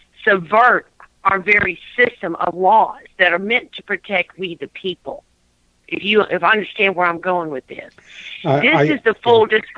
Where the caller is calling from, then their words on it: Tennessee, United States; I'm calling from Tennessee.